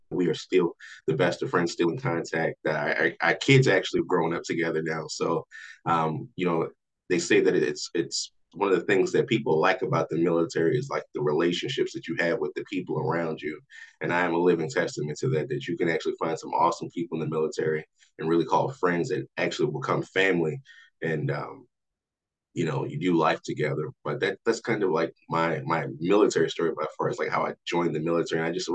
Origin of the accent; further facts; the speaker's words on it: Philadelphia, Pennsylvania, United States; also born or lived in Baltimore; My background, I grew up, I was born in Baltimore. I lived there for like my early childhood. Then I wind up moving to Philadelphia, like early elementary school.